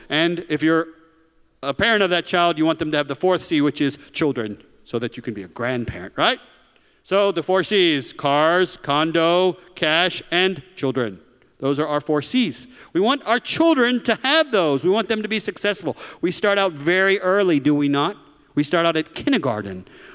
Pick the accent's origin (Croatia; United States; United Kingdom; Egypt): United States; the South; Anyways, I'm born and raised in the South, but spent many years overseas as a missionary